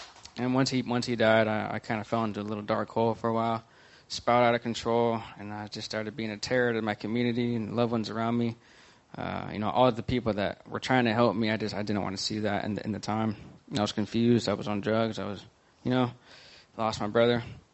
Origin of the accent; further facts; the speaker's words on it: Oklahoma City, Oklahoma, United States; I'm 31. I'm from Oklahoma City, Oklahoma.